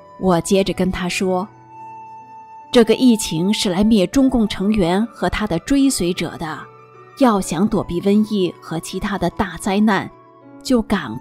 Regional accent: Hunan, China; 我老家是湖南一个山区的农村，有时我会回到农村家小住。

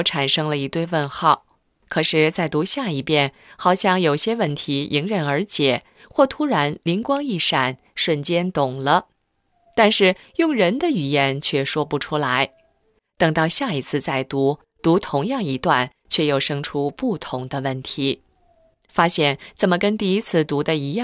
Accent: Taiwan; born there; 感谢上天让我今生生为中国人，在自由的台湾出生。

